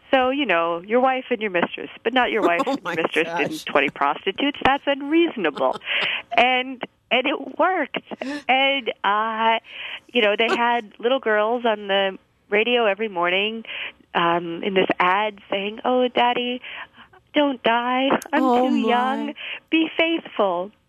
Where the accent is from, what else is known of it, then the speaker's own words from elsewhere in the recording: Texas, United States; I'm from Texas